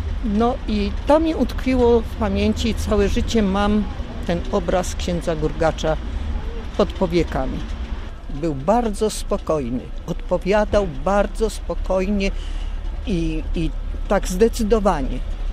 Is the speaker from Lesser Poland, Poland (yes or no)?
yes; Kraków, Lesser Poland, Poland; Jestem z Krakowa.